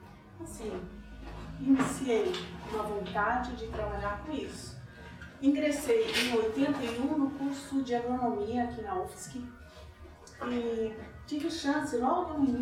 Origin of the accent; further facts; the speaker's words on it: Florianópolis, Santa Catarina, Brazil; also born or lived in São Paulo; Eu nasci em São Paulo, eu sou a terceira de quatro filhas mulheres, né? Meus pais moravam aqui, foram para lá fazer a vida e voltaram em 1971 e eu voltei com eles a morar, então, em Florianópolis.